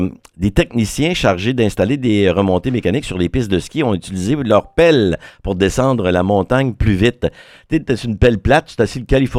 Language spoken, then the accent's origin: French; Quebec, Canada; On sait que les sports les plus populaires, ça demeure chez nous au Québec, le hockey.